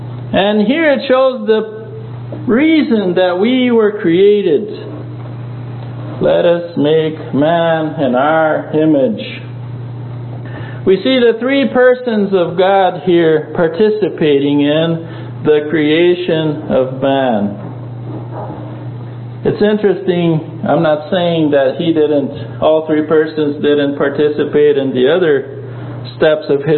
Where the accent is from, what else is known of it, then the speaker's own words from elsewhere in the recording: Brazil; So we're in 7 boys, born and raised in Brazil. We do not have Brazilian blood at all. We're fake Brazilians.